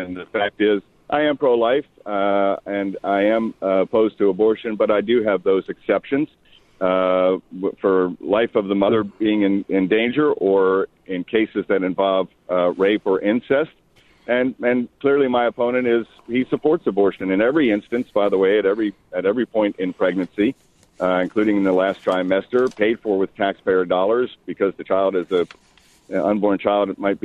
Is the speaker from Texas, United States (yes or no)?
no; Virginia, United States; You know, I'm from Northern Virginia.